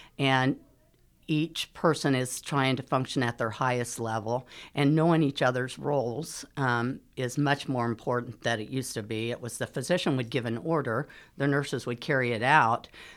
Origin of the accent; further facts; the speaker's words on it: Topeka, Kansas, United States; I was born and raised in Topeka.